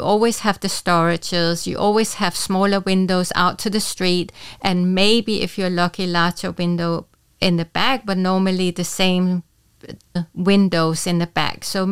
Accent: Denmark; English is a second language; moved away as an adult; also born or lived in Cayman Islands; now in Luxembourg; I'm Danish. I'm from Denmark. However, I didn't come straight from Denmark moving here. It was a bit of an adventure. I was living in Cayman Islands

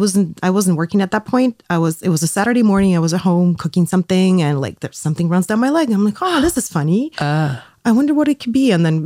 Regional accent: Moscow, Russia; English is a second language; now in Luxembourg; I'm originally from Moscow

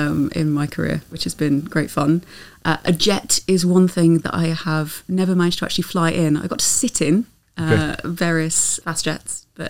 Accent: Burton-on-Trent, West Midlands, United Kingdom; moved away as an adult; So I was over in a place called Burton-on-Trent.

